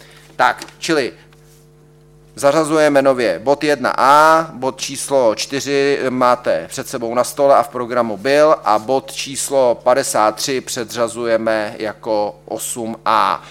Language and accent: Czech; South Bohemian Region, Czechia; tak jak my jako Jihočeši to zvládáme